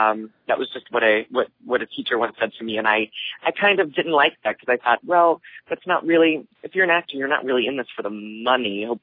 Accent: Ohio, United States; now in Boston, United States; growing up in Cincinnati, Dayton, you know, to go to those downtown areas, it's very different

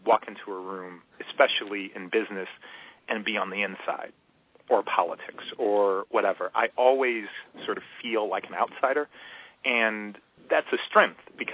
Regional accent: Chicago, Illinois, United States; Well, I think that I'm a big city kid, like Zoe. I'm from Chicago.

